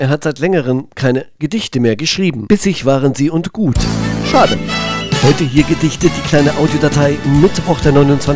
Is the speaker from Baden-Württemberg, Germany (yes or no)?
no; Thuringia, Germany; Als Thüringer merke ich an, man kann auch mal in unseren Bergen urlauben.